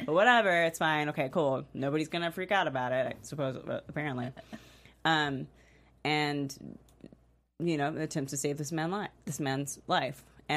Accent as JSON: {"language": "English", "region": "the South", "country": "United States", "said": "I want to call it moonshine because I'm from the South"}